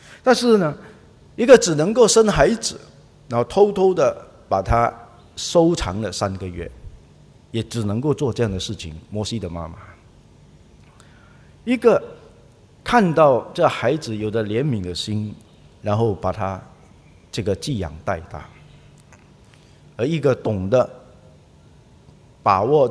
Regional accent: Singapore

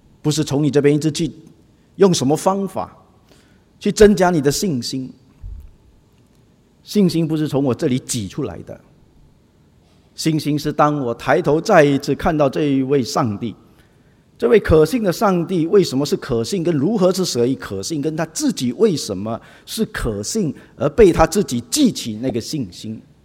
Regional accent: Singapore; 你都知道我们新加坡人啊

